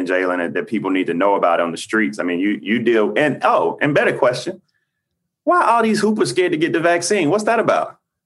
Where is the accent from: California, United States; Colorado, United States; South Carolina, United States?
South Carolina, United States; In my home state of South Carolina, we're only getting, Black folk are only getting 19% of the shots